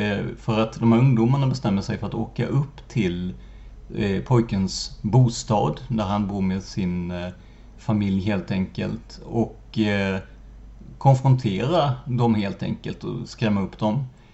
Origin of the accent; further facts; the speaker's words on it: Rödeby, Blekinge, Sweden; Så att tyvärr är väl det som min hemort Rödeby är, har blivit känd och känd för